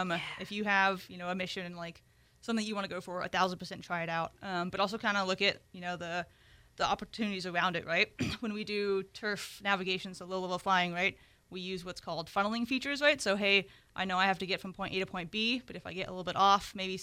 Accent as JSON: {"language": "English", "town": "San Diego", "region": "California", "country": "United States", "tie": "born or raised there", "said": "Yes, so I've always wanted to be a pilot growing up in San Diego, right? Not from a Navy family, but being in San Diego, a huge Navy presence"}